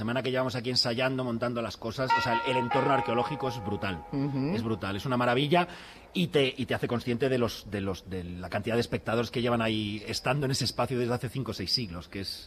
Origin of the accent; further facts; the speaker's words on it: Coslada, Community of Madrid, Spain; Yo soy de Coslada, me he criado en Coslada.